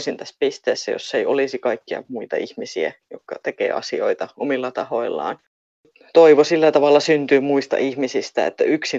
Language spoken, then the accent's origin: Finnish; Kokkola, Central Ostrobothnia, Finland; No, mä oon kokkolalainen kirjailija